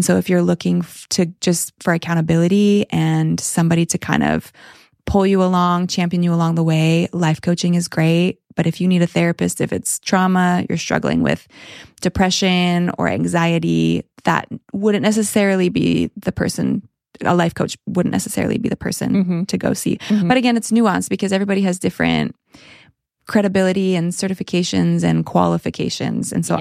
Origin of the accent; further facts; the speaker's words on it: Canada; now in United States; because I'm a Canadian and originally in Canada